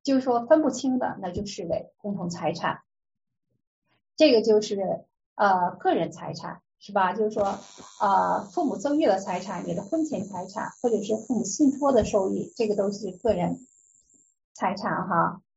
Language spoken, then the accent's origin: Chinese; China; 就是呢我们中国人呢喜欢购置房产